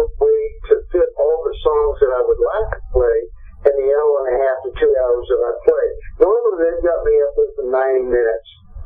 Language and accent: English; Dallas, Texas, United States; So no matter where you went, you know, when you said, well, I'm from Dallas, it was like, oh.